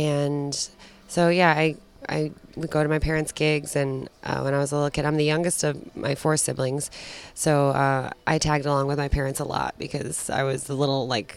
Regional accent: New York, United States; So we grew up in the Catskill Mountains in upstate New York.

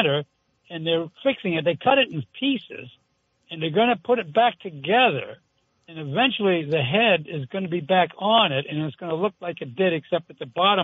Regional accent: Philadelphia, Pennsylvania, United States; Well, I'm the guy from Philly. You remember me?

